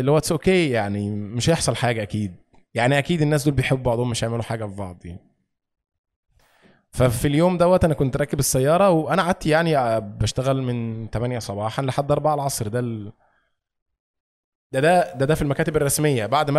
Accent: Egypt; عندنا في مصر يقول لك نزلت شربت الشيشه بتاعتي ورجعت تاني

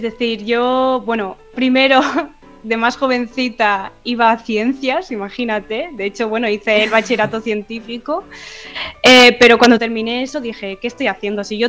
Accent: Balearic Islands, Spain; en mi pueblo de Mallorca, claro que estamos hablando que no soy de Madrid, no soy de Barcelona ni Valencia, soy de un pueblo de Mallorca

